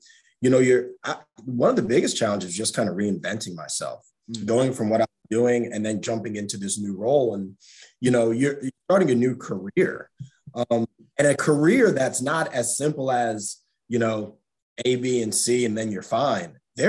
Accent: New York, United States; now in Roanoke, United States; I grew up in New York, upstate New York, and played soccer growing up, played soccer at West Virginia University, had a full ride there, and moved down to Roanoke, Virginia

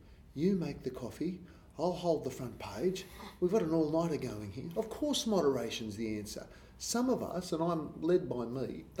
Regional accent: Australia; As many Australian blokes, we look at ourselves in the mirror

